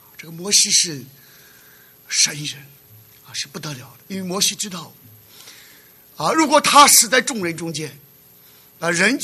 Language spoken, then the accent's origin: Chinese; China; 我们中国人就是吃饭的民族啊